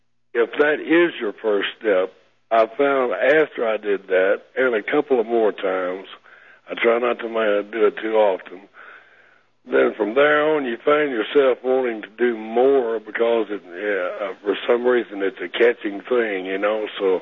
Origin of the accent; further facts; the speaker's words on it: Palestine, Texas, United States; born there; also born or lived in Houston; I'm originally. I was born in Palestine. I've lived in Houston for many, many years, and I moved up here to the Hill Country some years ago. Been here about 7 years.